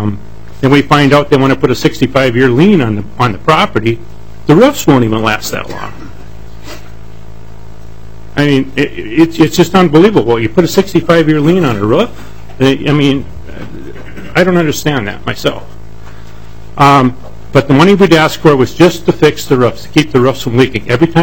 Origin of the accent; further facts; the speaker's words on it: St. Cloud, Minnesota, United States; I'm from St. Cloud.